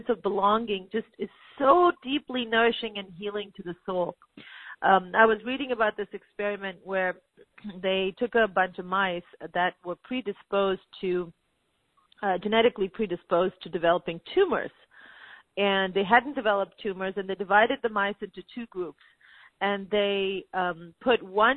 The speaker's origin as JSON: {"language": "English", "country": "Pakistan", "lives_now": "United States", "said": "I am from Pakistan. I keep going back many times a year, as many times as I can afford to."}